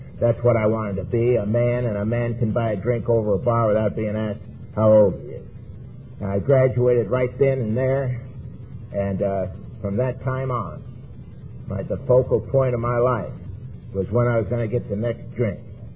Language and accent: English; Palmdale, California, United States; also born or lived in Marina Del Rey / Torrance / Hermosa Beach; And I'm from Palmdale, California, and I'm from Marina Del Rey, California. I'm from Torrance and Hermosa Beach and a lot of other places.